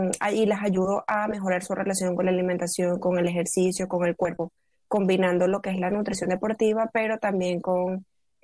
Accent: Venezuela; now in Spain; yo soy venezolana, llegué aquí a España hace 6 años

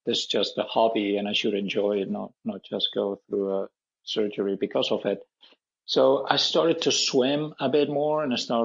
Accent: Barcelona, Catalonia, Spain; now in United States; Obviously I grew up in Barcelona, so I started to run there, and then I was introduced to cycling in Barcelona.

